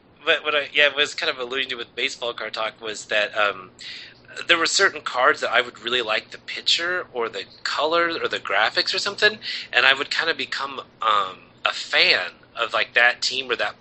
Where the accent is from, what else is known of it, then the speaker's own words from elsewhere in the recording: Kansas, United States; Really? I didn't know. Well, I grew up more in Western Kansas.